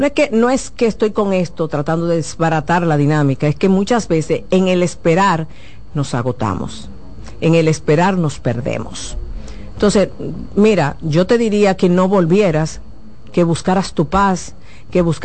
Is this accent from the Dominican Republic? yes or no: yes; Dominican Republic; Como buenos dominicanos, miren, ahí es una muestra de que la puntualidad sí existe y sí es posible.